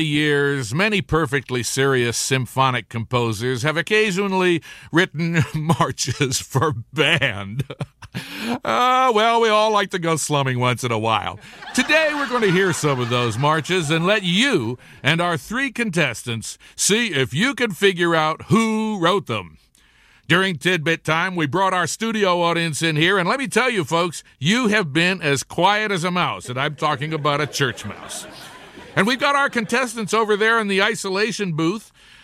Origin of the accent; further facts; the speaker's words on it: Fargo, North Dakota, United States; Now, I love my hometown of Fargo, North Dakota, but there's nothing like the Apple.